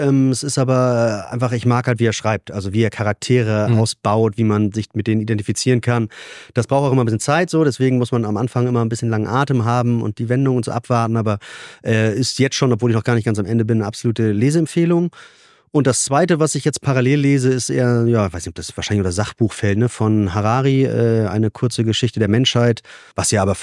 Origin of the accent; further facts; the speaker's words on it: Bad Schwartau, Schleswig-Holstein, Germany; also born or lived in Lübeck; Also ich komme ursprünglich aus Schwartau, also das ist ja auch nicht Lübeck